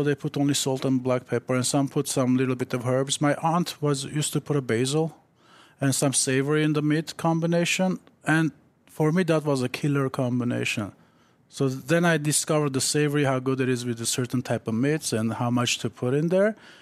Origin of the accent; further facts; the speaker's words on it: Los Angeles, California, United States; moved away as an adult; I'm from Los Angeles, so I just moved here 3 years ago.